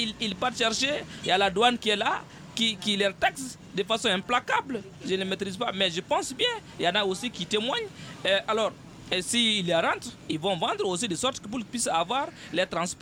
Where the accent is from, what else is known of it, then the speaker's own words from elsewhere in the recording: Mali; Nous sommes tous des Maliens